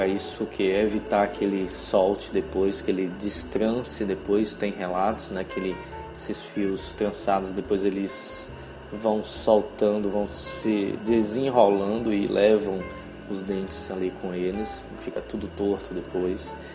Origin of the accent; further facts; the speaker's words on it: Bahia, Brazil; falei agora bem baiano, né? Vocês sabem que eu sou baiano e agora ficou bem claro isso aí.